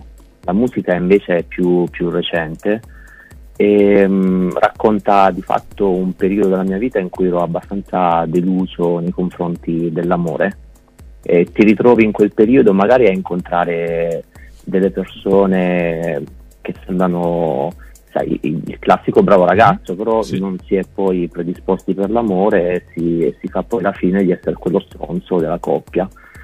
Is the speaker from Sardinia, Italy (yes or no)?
no; Apulia, Italy; born there; Sono nato in Puglia e poi a un certo punto mi sono distaccato da quell'ambiente